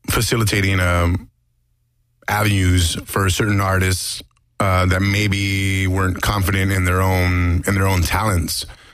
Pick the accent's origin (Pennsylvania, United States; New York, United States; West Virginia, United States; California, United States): California, United States; Los Angeles; I was born and raised in East LA, so having moved there around 99